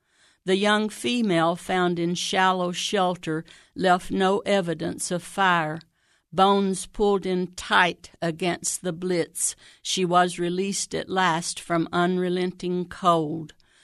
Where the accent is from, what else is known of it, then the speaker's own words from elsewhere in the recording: Xenia, Ohio, United States; I'm from Xenia.